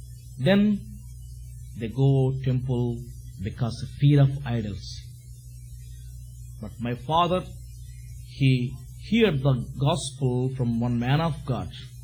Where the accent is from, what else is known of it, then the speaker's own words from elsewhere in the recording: India; English is a second language; Actually, I came from India.